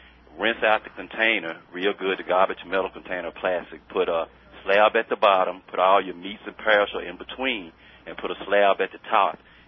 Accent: Chattanooga, Tennessee, United States; An older gentleman from the South who I met, I'm from Chattanooga, had reminded me of it.

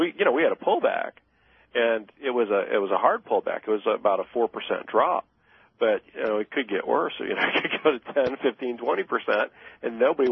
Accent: United States; as a American who loves my country

